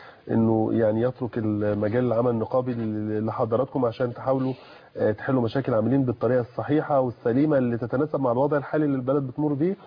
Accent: Egypt; انا مواطن مصري وبحط بنزين في عربيتي

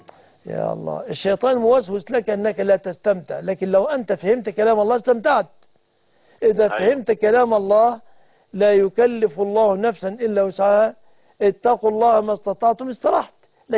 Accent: Egypt; بلادنا مصر

